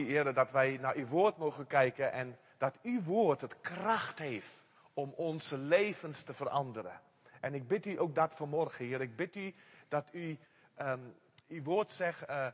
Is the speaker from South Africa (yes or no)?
yes; South Africa; first language Afrikaans; Dutch is a second language; Ik heb in Engels gewerkt en studeerd in Engels. En Afrikaans is mijn moedertaal.